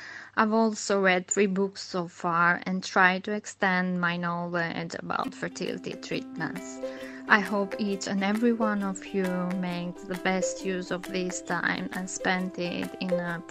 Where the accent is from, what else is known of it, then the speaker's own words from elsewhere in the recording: Greece; English is a second language; moved away as an adult; also born or lived in Albania; now in United Kingdom; My family and I came to the UK 1.5 years ago. I actually have 2 nationalities, Greek and Albanian. I was born in Albania and grown up in Greece. Both are extremely beautiful countries located in Southeast Europe.